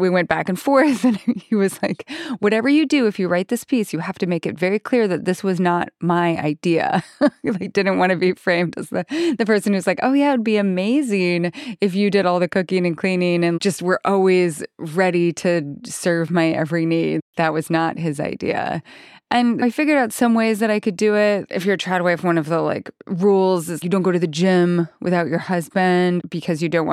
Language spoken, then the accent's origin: English; Idaho, United States; And also I grew up in Idaho, which is a place where a lot of my friends were Mormon, really high percentage of Mormons.